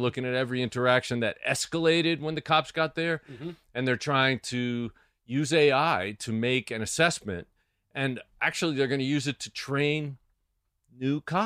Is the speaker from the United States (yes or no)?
yes; Bronx, New York, United States; I'm from the Bronx.